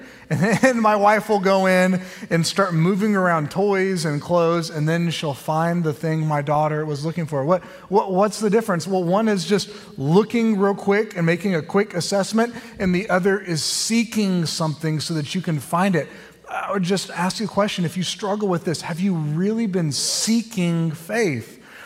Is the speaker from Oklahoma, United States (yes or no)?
yes; Oklahoma, United States; I'm from Oklahoma. Can anything good come from Oklahoma, right?